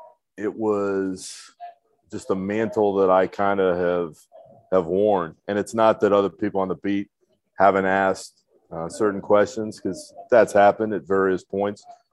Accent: Orlando, Florida, United States; I grew up in Orlando and I saw the Shaq and Penny Magic

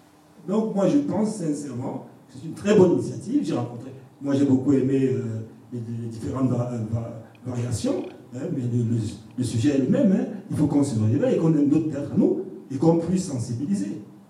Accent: Cameroon; je suis camerounais.

